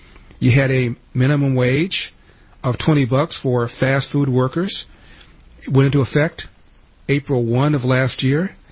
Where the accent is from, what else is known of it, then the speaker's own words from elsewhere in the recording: California, United States; Tracy, I'm born and raised in California. Never heard of Coarse Gold.